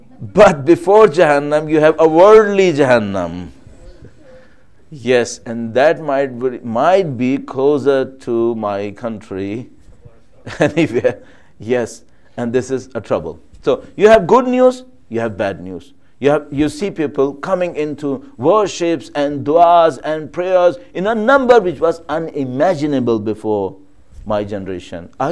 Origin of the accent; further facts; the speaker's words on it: Pakistan; So I'm wondering, I'm Pakistani, where they will go.